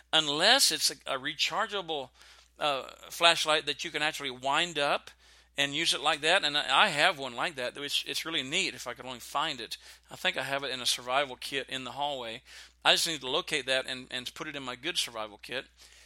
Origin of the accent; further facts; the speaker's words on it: Texas, United States; And I think that's a good thing because I was raised in Texas.